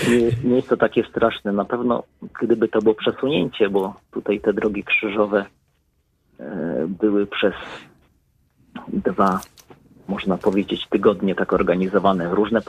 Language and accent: Polish; Silesian Voivodeship, Poland; To była droga w moich rodzinnych okolicach na Śląsku.